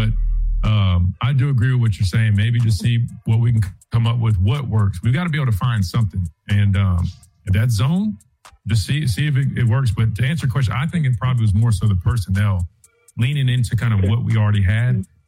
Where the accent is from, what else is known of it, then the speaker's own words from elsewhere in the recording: South Carolina, United States; And I grew up right outside Fort Jackson. I got a lot of family that's in the military.